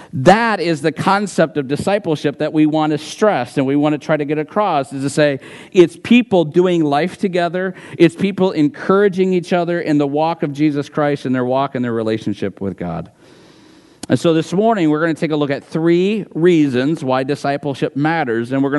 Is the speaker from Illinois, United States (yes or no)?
yes; Chicago, Illinois, United States; I'm from Chicago, so naturally we just didn't hit it off well.